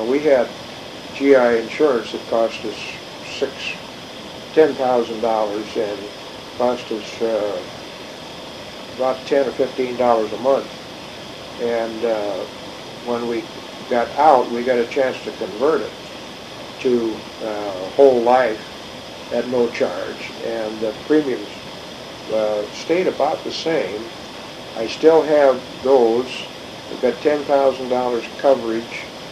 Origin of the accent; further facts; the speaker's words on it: Great Falls, Montana, United States; now in Billings, United States; Of course, I was from Great Falls